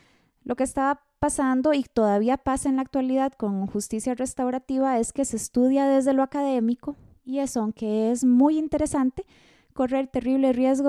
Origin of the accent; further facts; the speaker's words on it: Costa Rica; yo creo que eso es un profundo orgullo que debemos tener como costarricenses